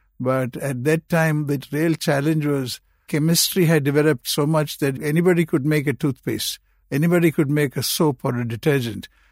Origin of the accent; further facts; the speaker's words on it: Kolkata, West Bengal, India; So I came from Calcutta and knocked on the door and got myself a job, you know.